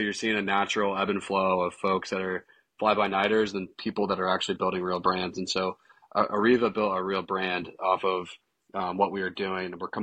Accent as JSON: {"language": "English", "town": "Warsaw", "region": "Indiana", "country": "United States", "tie": "born or raised there", "also_born_or_lived": "Detroit / Columbus", "said": "Yeah, believe it or not, I was born from Amish midwives in Warsaw, Indiana."}